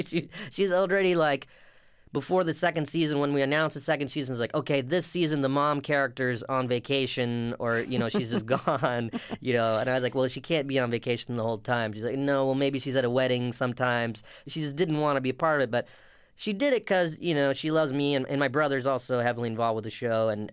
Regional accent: South Carolina, United States; born or raised there

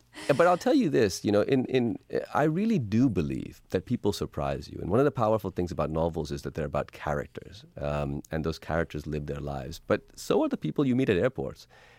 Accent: Pakistan; Well, that's because I'm Pakistani.

